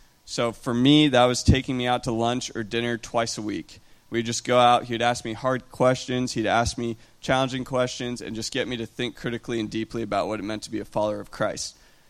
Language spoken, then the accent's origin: English; Venezuela; also born or lived in Ecuador; which some of you know, some of you don't, but I grew up in Venezuela and Ecuador as a missionary kid.